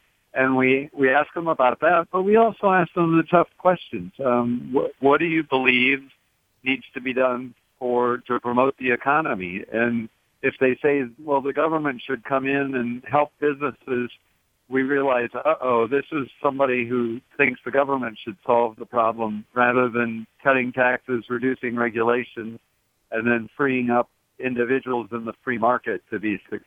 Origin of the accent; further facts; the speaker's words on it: Indiana, United States; It's critical that Ted Cruz win Indiana. That's my home state. I represented folks in Congress from there.